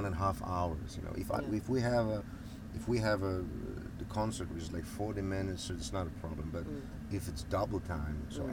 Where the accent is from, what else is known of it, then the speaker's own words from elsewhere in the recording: Poland; English is a second language; We're from Poland, so we like to eat good